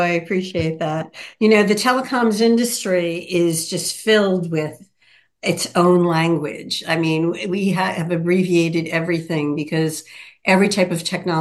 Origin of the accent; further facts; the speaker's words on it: New York, United States; also born or lived in Pennsylvania; But I'm raised in Rockland County, New York, which is about 20 miles north of New York City. So I'm a native New Yorker through and through.